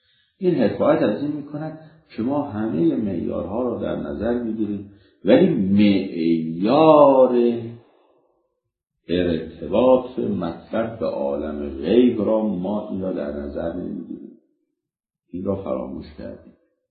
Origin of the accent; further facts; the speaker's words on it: Iran; ما ایرانیم، نباید چم بیاریم، همینه دیگه